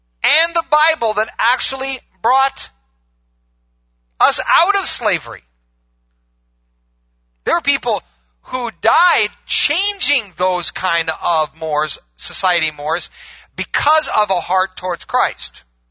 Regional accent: Iowa, United States; I'm from Iowa. What do I know about that?

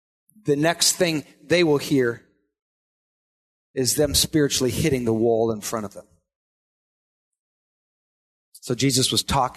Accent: Iowa, United States; Now, I grew up in Iowa, which I think it's a requirement to live in Iowa.

